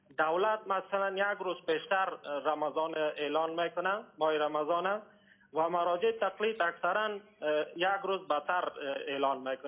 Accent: Afghanistan; از افغانستان هستم.

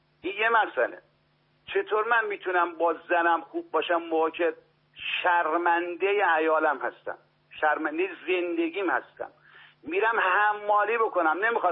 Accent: Qom, Iran; من طلبه نیستم، تو قم بزرگ شدم

